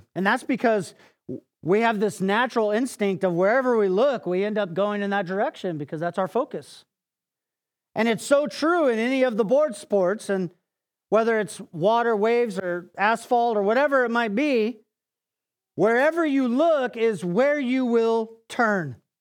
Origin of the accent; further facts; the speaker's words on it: California, United States; I grew up in Southern California, surf and most board sports and snowboarding and the whole thing.